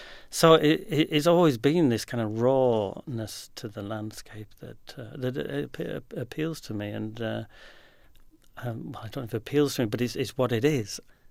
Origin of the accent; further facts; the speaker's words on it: England, United Kingdom; now in Scotland; I'm not Scottish. I'm English, and I'm an artist, and living in a small Scottish village.